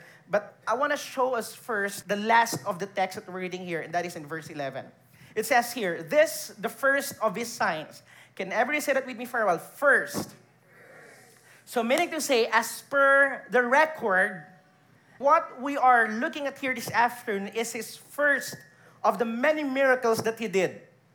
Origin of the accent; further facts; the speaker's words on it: Philippines; growing up in the Philippines, we have our religion subjects growing up